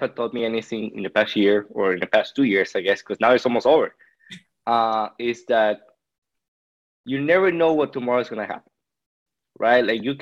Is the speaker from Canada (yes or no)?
no; Peru; So, you know, I grew up in Peru. I didn't grow up with much. It was just me and my grandfather and my grandma.